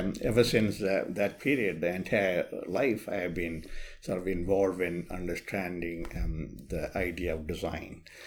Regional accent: India; Going back many, many years ago, when I was in India, I was born in India, I was raised there.

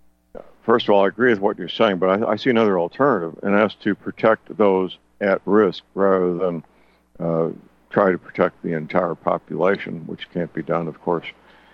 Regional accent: St. Louis, Missouri, United States; The Gateway Pundit, which is based out of my hometown, St. Louis

